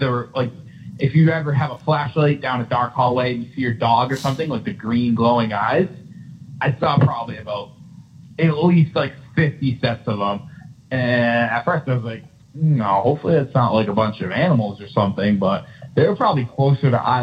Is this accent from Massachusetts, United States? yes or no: yes; Massachusetts, United States; I'm from Massachusetts, and it's the summertime right now, and a lot of people from Massachusetts vacation to Cape Cod.